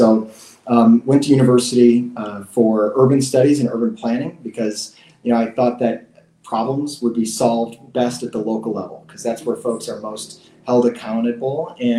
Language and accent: English; Racine, Wisconsin, United States; places that I grew up in here in Racine.